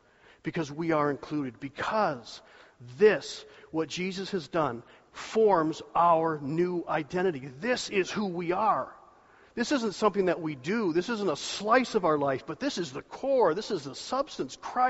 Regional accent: United States; But it's still great to be an American. So I'm an American.

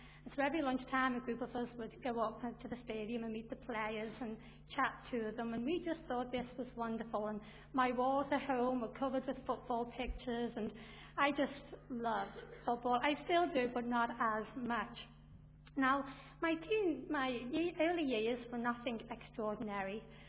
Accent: Liverpool, North West England, United Kingdom; now in Coleraine, United Kingdom; I'm not from around these parts, even though I'm living in the Sharking at the moment. I'm originally from Liverpool, over in England, and I grew up there. I was the youngest of four girls.

